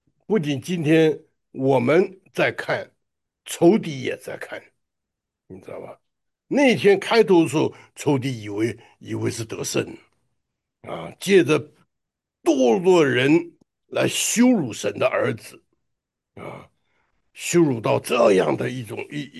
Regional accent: China; 这个按照我们中国人来讲呢，这个是大逆不道的事情，对不对啊？

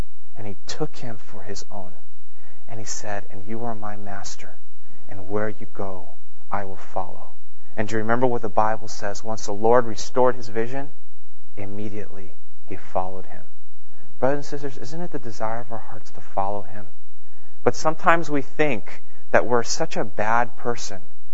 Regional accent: Los Angeles, California, United States; Remember, I told you I'm from Los Angeles.

